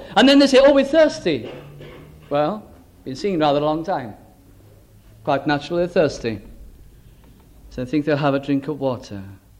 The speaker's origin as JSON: {"language": "English", "region": "Wales", "country": "United Kingdom", "said": "Being a Welshman, it's very difficult for me to remember those words, and you must forgive me now."}